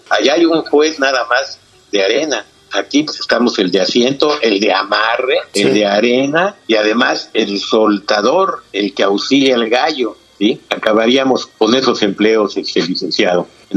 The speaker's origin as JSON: {"language": "Spanish", "country": "Mexico", "said": "más que nada que somos mexicanos, ¿no?"}